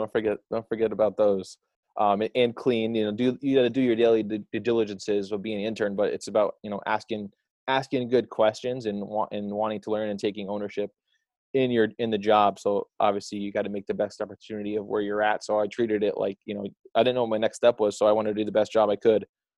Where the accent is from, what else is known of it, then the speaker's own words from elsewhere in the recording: Rutland, Vermont, United States; I'm originally from Vermont, which is awesome, from Rutland, Vermont. So it's about an hour and a half south of Burlington, where my, you know, my parents currently live.